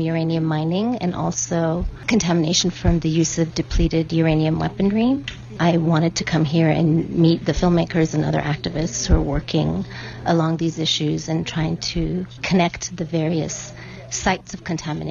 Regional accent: Oakland, California, United States; I'm here from Oakland, California.

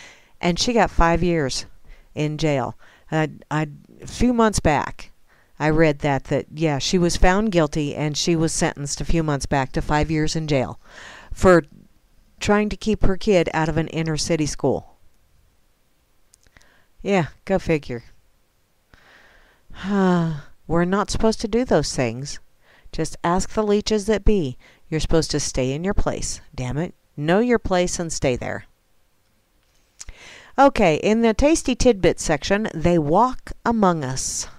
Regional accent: Kansas, United States; Oh, and it's from my home state. A man walked into a Topeka, Kansas quick stop

